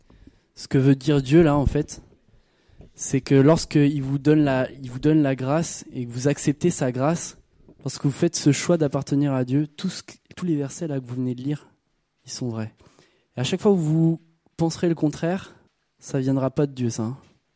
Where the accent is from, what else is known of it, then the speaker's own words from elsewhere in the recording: France; Moi, je suis français, donc j'ai la nationalité française.